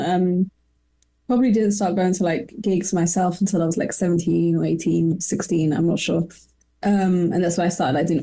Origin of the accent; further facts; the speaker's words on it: London, United Kingdom; I grew up in Chelsea, which is West London.